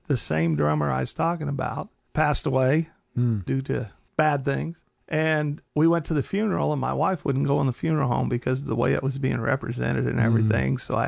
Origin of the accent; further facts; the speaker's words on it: Brownstown, United States; So, like I said, we came from Brownstown.